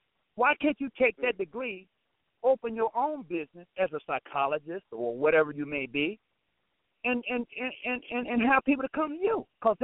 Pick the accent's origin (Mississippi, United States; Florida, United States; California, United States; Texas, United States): Mississippi, United States; I'm from Mississippi originally. So I go back once a year every year.